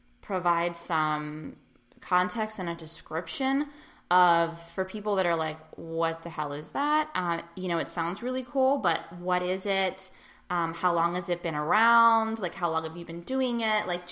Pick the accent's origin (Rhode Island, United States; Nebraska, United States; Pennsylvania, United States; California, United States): Pennsylvania, United States; Pittsburgh; Yeah, I think that there's certainly nothing like this that I can think of in my hometown of Pittsburgh.